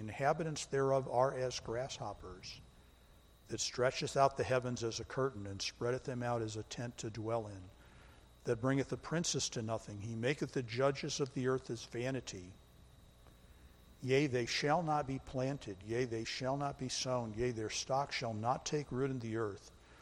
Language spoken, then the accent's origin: English; United States; because I'm an American. It's my heartbeat. I love my country.